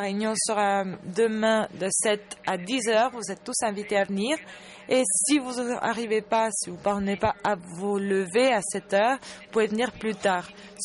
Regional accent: Germany; French is a second language; moi, par exemple, je suis allemande

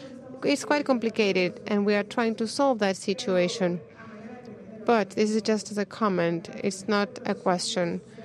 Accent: Guatemala; from Guatemala.

